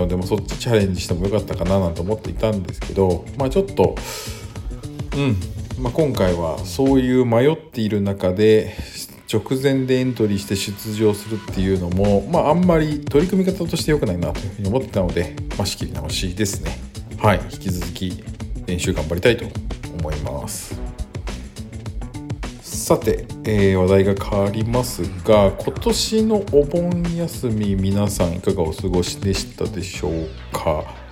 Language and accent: Japanese; Yokohama, Kanagawa, Japan; 私の実家の横浜にも4泊ほど泊まりましたが